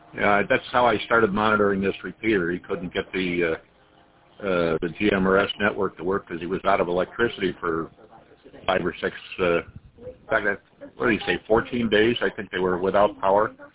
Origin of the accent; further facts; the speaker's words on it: Buffalo, New York, United States; Yeah, that's the reason I'm in Florida now. I'm formerly from the Buffalo, New York area, and I know about snowstorms and ice storms and whatever.